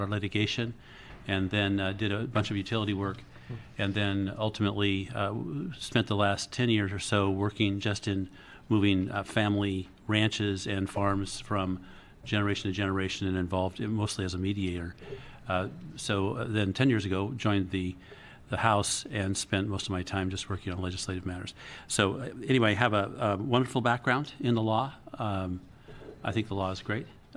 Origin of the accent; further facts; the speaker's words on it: Ontario, Oregon, United States; I'm from Ontario.